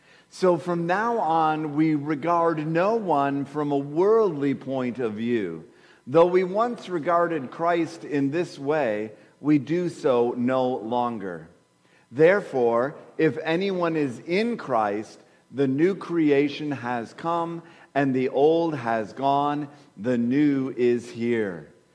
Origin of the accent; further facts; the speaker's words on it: Minnesota, United States; Now, of course, I'm from Minnesota. That means it's, in my body clock, it's still, you know, just whatever, it's 9:40